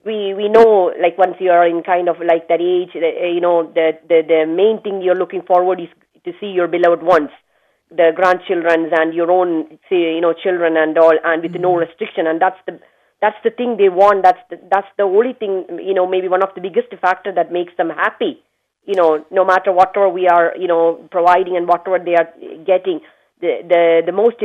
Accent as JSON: {"language": "English", "country": "India", "said": "Yes, I am from India."}